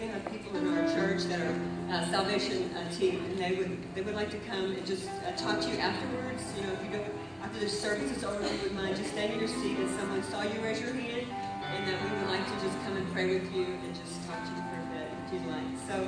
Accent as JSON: {"language": "English", "region": "Kentucky", "country": "United States", "tie": "born or raised there", "said": "I grew up in the South, Kentucky. My mother had 9 children. We grew up on a big farm in the heart of Kentucky."}